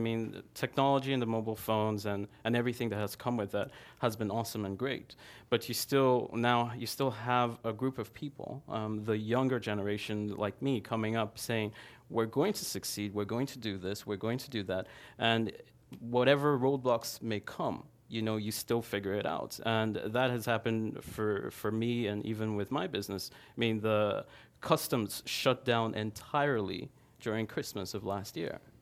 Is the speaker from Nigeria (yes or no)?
yes; Nigeria; So I was born and raised in Nigeria.